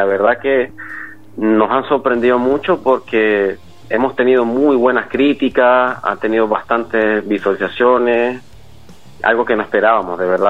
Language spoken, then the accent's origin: Spanish; Venezuela; now in Spain; yo me vine, ya voy para 8 años en noviembre ya, que me vine de Venezuela.